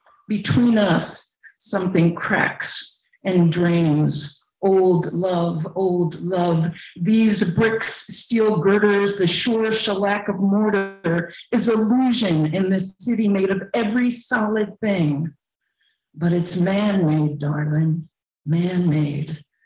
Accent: New Jersey, United States; moved away; But I am originally from New Jersey, and I guess I have an East Coast something about me

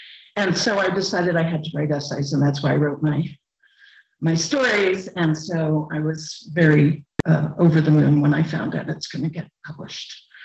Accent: New Jersey, United States; moved away; But I am originally from New Jersey, and I guess I have an East Coast something about me

